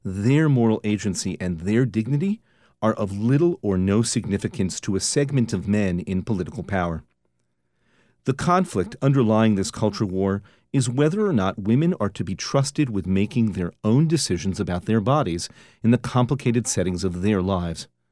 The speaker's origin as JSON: {"language": "English", "country": "United States", "said": "As an American, I believe firmly that the separation of church and state and freedom of religion are non-negotiable."}